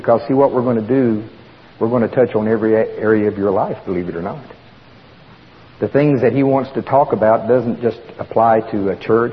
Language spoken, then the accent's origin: English; Oklahoma, United States; accent: Oklahoma; Now, I'm being real careful how I say that, because with my Oklahoma accent, a friend of mine, I was saying the same thing.